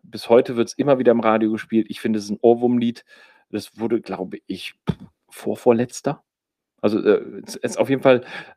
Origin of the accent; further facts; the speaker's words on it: Rhineland, Germany; Ich bin ja nun mal ähnlich, oder genau wie du, gebürtiger Rheinländer. Und somit bin ich natürlich mit einem Jeckenblut aufgewachsen.